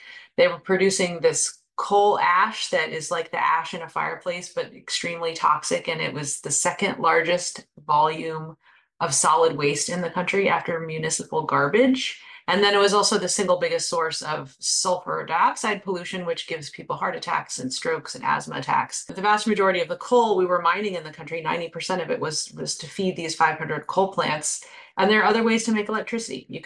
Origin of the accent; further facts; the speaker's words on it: Appalachia, United States; I grew up in Appalachia. I grew up in the Smoky Mountains